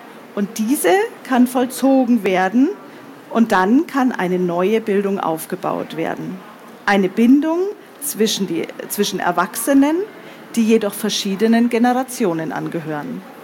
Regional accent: Munich, Bavaria, Germany; Ich habe gesagt, ich komme aus München, aus Bayern

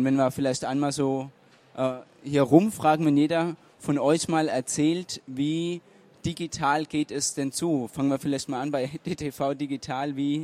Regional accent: Hesse, Germany; Ich bin Hesse

